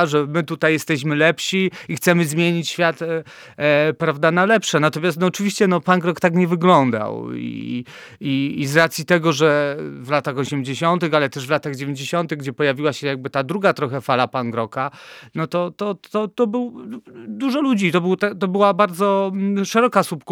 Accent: Kraków, Lesser Poland, Poland; No ja pochodzę z takiego robotniczego osiedla krakowskiego

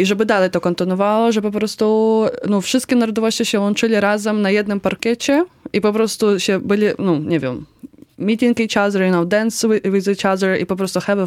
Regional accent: Ukraine; now in Poland; wiesz, to, że pochodzimy z Ukrainy

